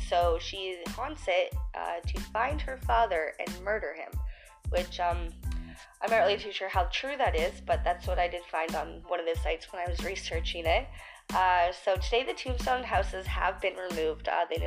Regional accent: Ontario, Canada; I'm from Ontario, so I figured I would choose something that was from where I was from.

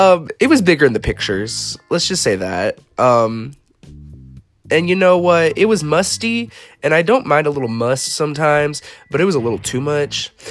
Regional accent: the South, United States; I live in a small town. I am from the South.

